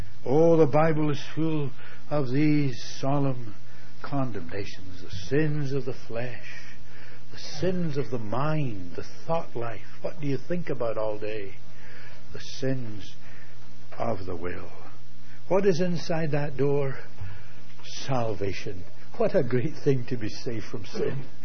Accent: Scotland, United Kingdom; I'm a Scot.

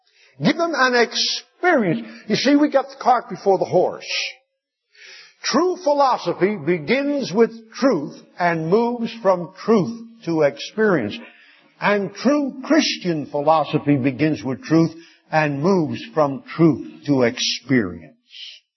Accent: Pennsylvania, United States; I'm an old Pennsylvania Dutchman. I was born in Lancaster County among the Mennonite and Amish people. And we had a word.

